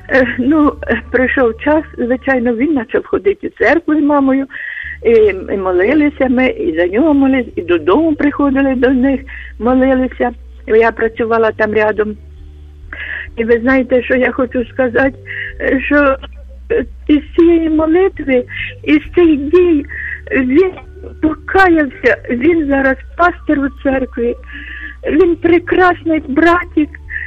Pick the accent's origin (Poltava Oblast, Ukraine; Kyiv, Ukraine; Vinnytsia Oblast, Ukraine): Kyiv, Ukraine; Я з Києва.